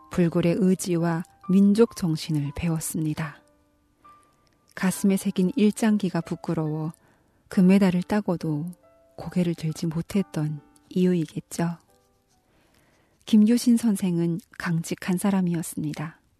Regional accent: North Korea

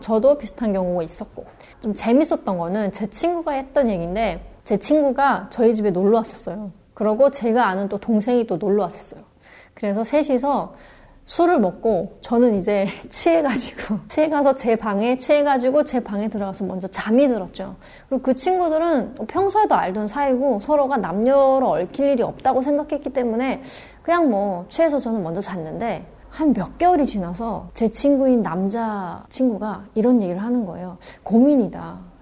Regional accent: Chongjin, North Hamgyong, North Korea; now in South Korea; 저는 2008년도에 탈북을 했고요. 제 고향은 바다가 아름다운 청진입니다. 탈북한 지 11년 정도 됐죠.

